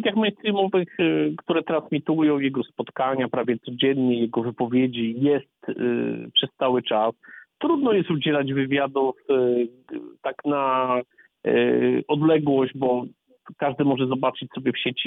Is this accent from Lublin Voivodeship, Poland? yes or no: no; Wałbrzych, Lower Silesian Voivodeship, Poland; Wałbrzych, moje rodzinne miasto, gdy kończyłem liceum, miało 140 tysięcy mieszkańców, teraz spadło poniżej setki.